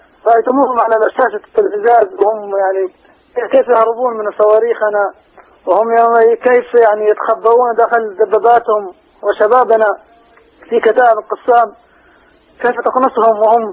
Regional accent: Gaza, Gaza Strip, Palestine; now in Rafah, Palestine; صحيح، أنا من أهل غزة وسكن رفح.

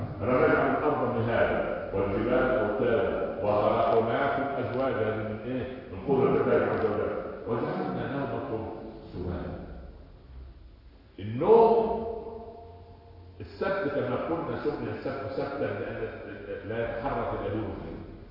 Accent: Upper Egypt, Egypt; عندنا في الصعيد يقول لك ام الطفل كذابه

